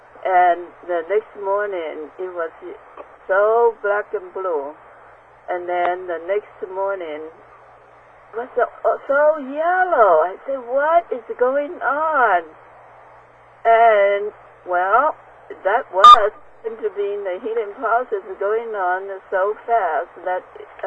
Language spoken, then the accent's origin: English; Taiwan; also born or lived in China; I was born in China. I came from Taiwan.